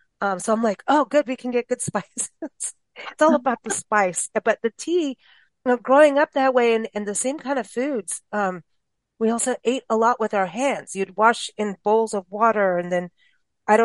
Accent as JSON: {"language": "English", "country": "Kenya", "tie": "born or raised there", "said": "growing up in Kenya, pretty much in my formative years, I lived with two different tribes at one point, and just we also lived with a Muslim family for a while."}